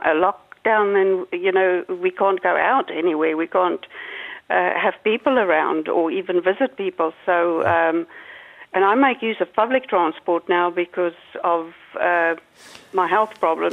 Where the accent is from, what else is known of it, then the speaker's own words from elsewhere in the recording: South Africa; moved away as an adult; now in Tuam, Ireland; From South Africa, but I came here for work and stayed.